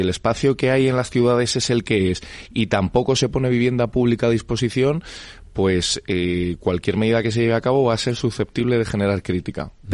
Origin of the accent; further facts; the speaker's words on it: Madrid, Community of Madrid, Spain; soy de Tetuán y hago apología del maravilloso distrito de Tetuán